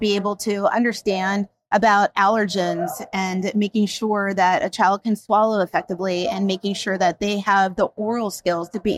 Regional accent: Japan; I grew up in Japan.

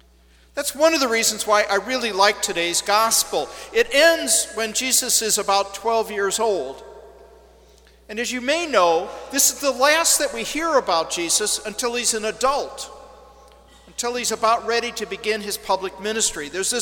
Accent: St. Louis, Missouri, United States; I grew up in St. Louis, Missouri, not Bethlehem or Nazareth.

